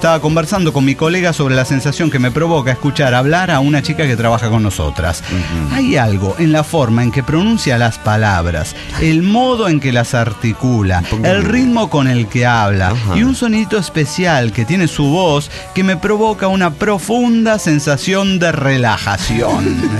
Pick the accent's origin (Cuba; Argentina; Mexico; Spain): Mexico; Guanajuato; Sí, a mí me vale verga, soy de Guanajuato, le decía.